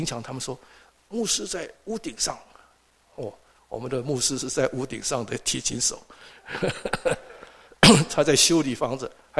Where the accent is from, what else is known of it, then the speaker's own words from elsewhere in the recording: Taiwan; also born or lived in Atlanta, United States; 就好像我们在学校啊，原谅我讲台湾的背景，要上三民主义课，大家都很没有什么兴趣